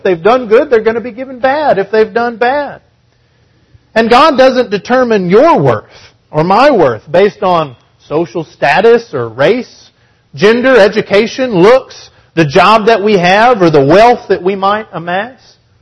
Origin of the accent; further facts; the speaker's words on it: Texas, United States; growing up in West Texas, out in the farm when I was a little boy, there was still one cistern left.